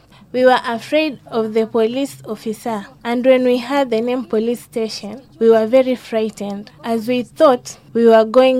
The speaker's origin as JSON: {"language": "English", "region": "Wajir County", "country": "Kenya", "said": "I'm from Wajir County."}